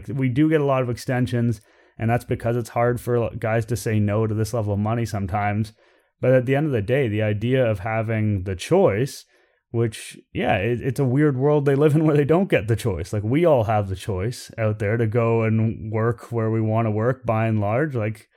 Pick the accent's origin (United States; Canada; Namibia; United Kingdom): Canada; Toronto, Ontario; I'm born and raised in Toronto. I've lived here for all but 4 years of my life.